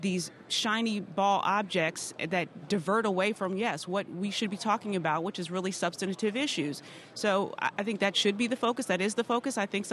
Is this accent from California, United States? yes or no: no; Michigan, United States; I mean, I'm from Michigan. I can totally relate.